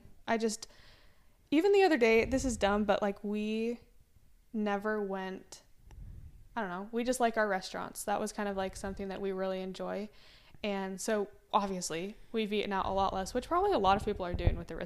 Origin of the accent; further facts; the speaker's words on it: Utah, United States; not wanting people to think that I'm a certain way that I'm actually not, just because I'm from Utah.